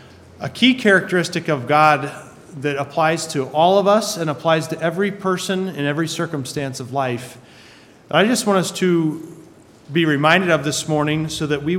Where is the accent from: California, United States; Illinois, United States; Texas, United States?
Illinois, United States; now in Menomonee Falls, United States; We started deputation last August, and we're from Menominee Falls, but I did not necessarily grow up there. We were a military family and moved all over the place, but we grew up straight south in rural Rock Island County in Illinois there, right opposite Iowa.